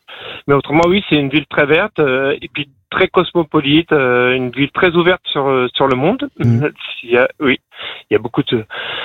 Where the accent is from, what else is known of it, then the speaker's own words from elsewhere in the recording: Pays de la Loire, France; Oui, à côté de Nantes. Moi, je suis originaire à côté de Cholet.